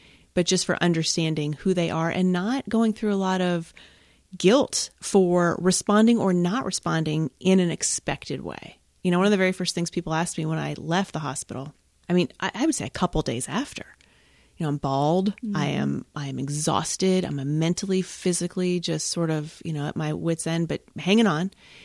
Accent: Ohio, United States; also born or lived in Fort Wayne, Indiana; now in Grand Rapids, United States; I am a Midwesterner at heart. I grew up in Ohio, very small town, a village in Northeast Ohio. And then I was in Indiana, in Fort Wayne, Indiana, for about 19 years.

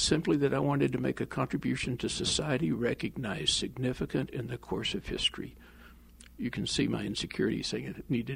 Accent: Texas, United States; I was born and raised in a little country town in North Texas, and my father became an itinerant Baptist preacher.

